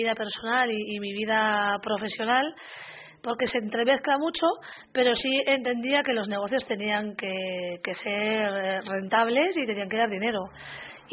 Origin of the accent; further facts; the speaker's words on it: Liébana, Cantabria, Spain; Bueno, yo soy de Líbana, nací en un entorno totalmente rural y en una familia sin muchos recursos, ahí en medio de las montañas de Cantabria.